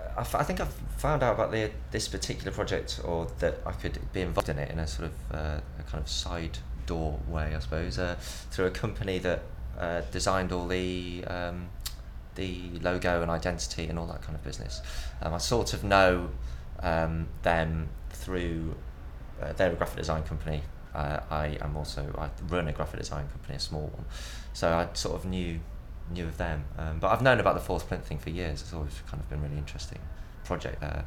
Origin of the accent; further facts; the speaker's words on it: Nottingham, East Midlands, United Kingdom; now in London, United Kingdom; I'm 30 and from Nottingham originally and London for the last 10 years.